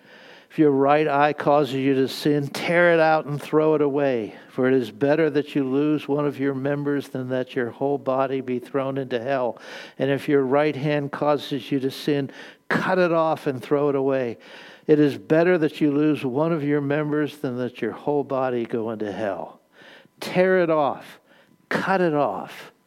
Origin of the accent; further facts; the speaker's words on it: Pennsylvania, United States; I'm from Western Pennsylvania. We have a different vocabulary there, okay?